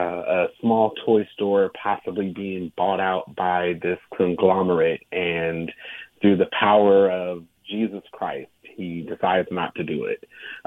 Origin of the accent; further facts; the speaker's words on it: Oakland, California, United States; Yeah, well, I am from East Oakland, mm-hmm. California